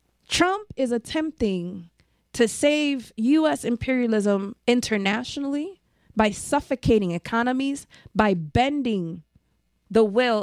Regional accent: New York, United States; I'm from New York. We know it.

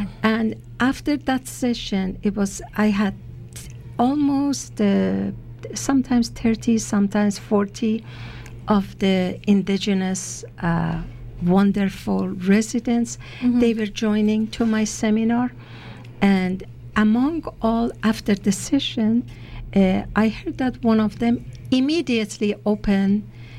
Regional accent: Iran; now in Canada; Originally, I am born and raised in Iran. And I live in Canada. My university, my college degree was in Canada.

